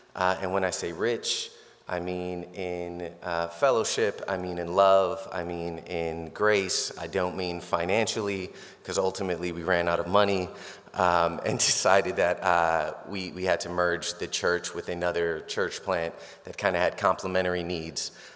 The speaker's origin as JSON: {"language": "English", "region": "New York", "country": "United States", "lives_now": "Lancaster, United States", "said": "We're from New York, and in New York, this is Lancaster, and only Amish live here."}